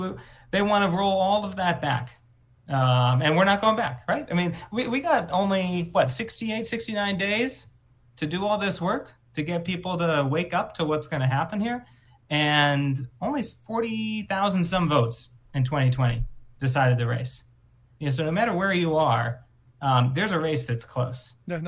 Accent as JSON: {"language": "English", "region": "Minnesota", "country": "United States", "tie": "born or raised there", "said": "Governor Walz was able to do in Minnesota, my home state"}